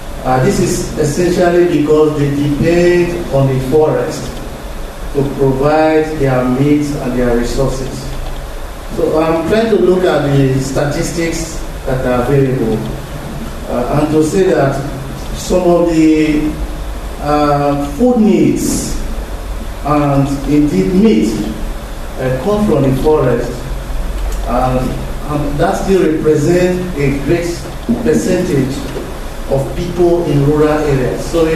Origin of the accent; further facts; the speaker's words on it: Nigeria; I'm from Nigeria. I'm also a student of King's College, London.